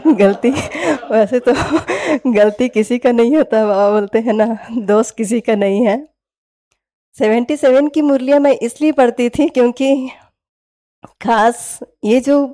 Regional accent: Bilaspur, Chhattisgarh, India; also born or lived in Andhra Pradesh; वैसे हम छत्तीसगढ़ बिलासपुर से हैं, रहने वाले मना रहना हमारा जन्म भूमि है, विशाखापट्टनम के पास का है, मना आंध्र के हैं, लेकिन बचपन से जन्म पैदाइश परवरिश सारा छत्तीसगढ़ एमपी में ही हुआ

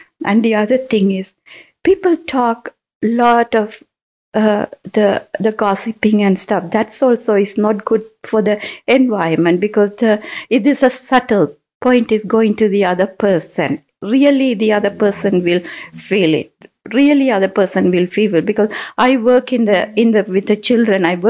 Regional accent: Canada; I'm from Canada, by the way.

